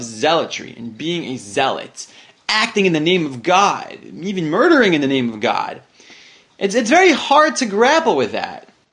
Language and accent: English; United States; And certainly, I'd say on a day, as an American, we just celebrated our Day of Independence.